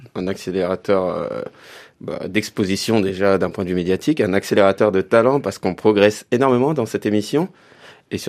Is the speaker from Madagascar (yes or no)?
no; France; Mais au final, je suis un Français et j'ai mes passions comme le Japon qui me sont propres.